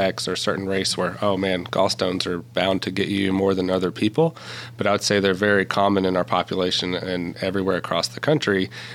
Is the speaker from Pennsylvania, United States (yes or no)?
no; Arkansas, United States; I guess I'm beginning the end of my third year of being with Texas Tech, but I'm originally from South Arkansas.